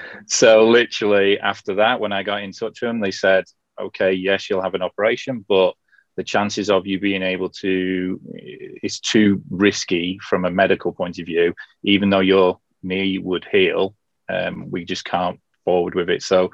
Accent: Southport, North West England, United Kingdom; So I remember way back when working in Southport, which was my hometown at the time.

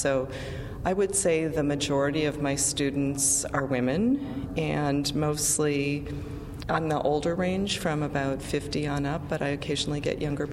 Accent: Midwest, United States; now in Santa Fe, United States; I grew up in the Midwest, and so this is a very familiar kind of landscape to me, although it's very different from where I live now in Santa Fe.

